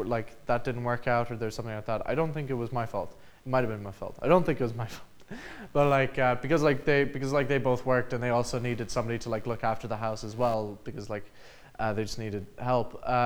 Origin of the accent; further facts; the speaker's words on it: Portugal; Like, I grew up in Portugal.